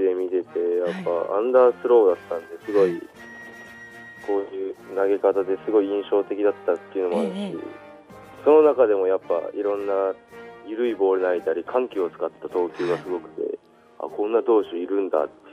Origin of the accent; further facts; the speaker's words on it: Hokkaido, Japan; 北海道です。